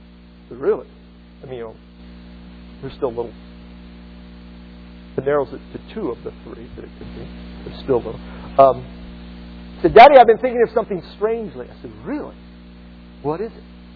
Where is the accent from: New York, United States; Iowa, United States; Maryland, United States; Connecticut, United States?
Iowa, United States; I'm from Iowa, believe me.